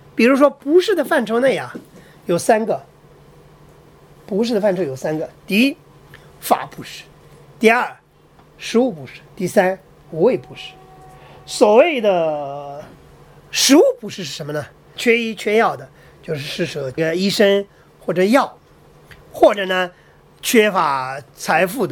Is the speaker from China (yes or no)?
yes; China; 我们中国人都知道这个政府的文件很有意思，